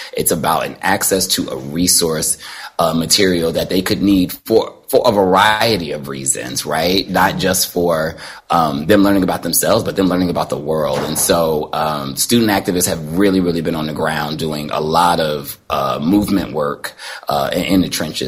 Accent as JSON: {"language": "English", "town": "Plainfield", "region": "New Jersey", "country": "United States", "tie": "born or raised there", "said": "they kept the book on the shelf 20 minutes from where I grew up in Plainfield, New Jersey."}